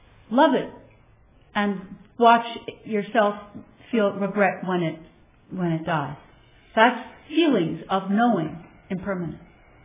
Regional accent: New York, United States; That's not because I'm so enlightened, because I'm from New York. They don't do so what in New York.

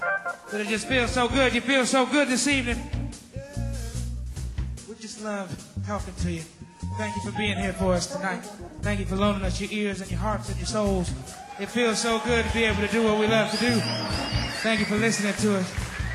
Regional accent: Greenville, South Carolina, United States; We're the … We're from Greenville, South Carolina.

